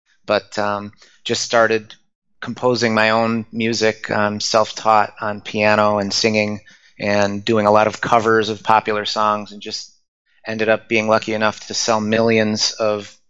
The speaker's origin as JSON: {"language": "English", "town": "Detroit", "region": "Michigan", "country": "United States", "tie": "born or raised there", "also_born_or_lived": "Japan", "said": "Well, I grew up in Detroit, Michigan, and right while I was in college, going to school in Michigan, I was accepted on a scholarship program to go to Japan for a year"}